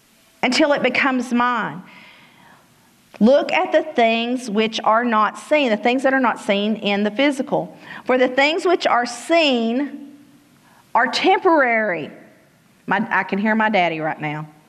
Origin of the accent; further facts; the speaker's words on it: England, Arkansas, United States; we grew up in England, Arkansas